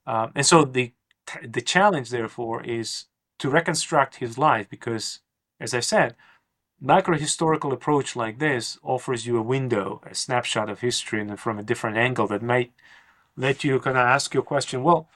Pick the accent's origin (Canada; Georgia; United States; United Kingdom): Georgia; Tbilisi; happens to be from my hometown, from Tbilisi.